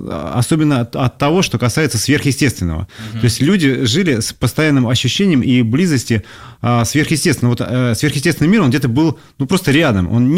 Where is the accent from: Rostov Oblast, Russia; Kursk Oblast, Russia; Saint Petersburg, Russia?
Saint Petersburg, Russia; я такой из Ленинграда